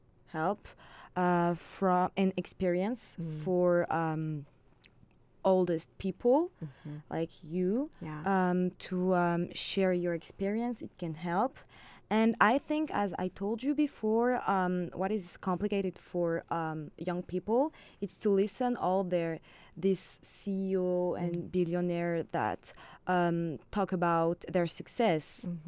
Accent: Marseille, Provence-Alpes-Côte d'Azur, France; English is a second language; So I'm from Marseille, south of France.

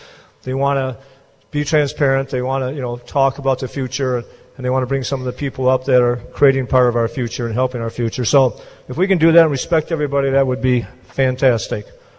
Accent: Jackson, United States; I always lived in the city when I was a kid. We never moved outside the city. And I've been in Jackson my whole life.

